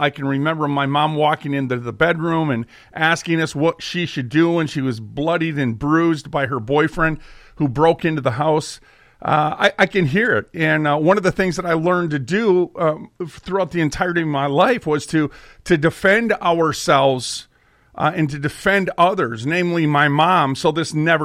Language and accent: English; Minneapolis, Minnesota, United States; We were raised in North Minneapolis. That was the majority of it. That was the hood.